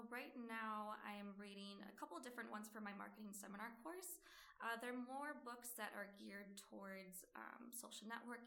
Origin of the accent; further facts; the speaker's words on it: Hartford, Wisconsin, United States; So growing up in Hartford, Wisconsin, it's about 40 minutes away north from Milwaukee. I grew up in that kind of small town and came down to Milwaukee to always visit friends and family.